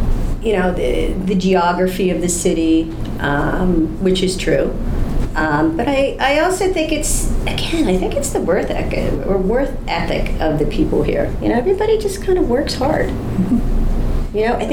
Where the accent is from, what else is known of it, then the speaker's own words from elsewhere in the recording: Wexford, Pennsylvania, United States; Farm girl, yeah, used to bale hay.